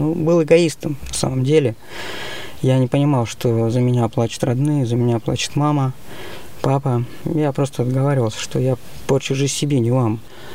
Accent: Kirishi, Leningrad Oblast, Russia; Мне 42 года. Я родом с Ленинградской области, город Кириши. Там родился, там проводил свою юность.

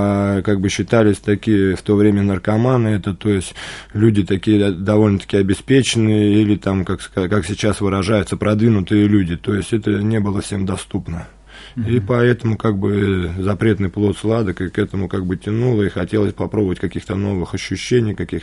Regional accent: Guryevsk, Kemerovo Oblast, Russia; moved away as an adult; now in Moscow, Russia; 26 лет мне. Родился я в городе Гурьевск, Кемеровская область, Кузбасс. И там жил до 25 лет. Сейчас уже год нахожусь в Москве, в христианском центре, вот «Ковчег».

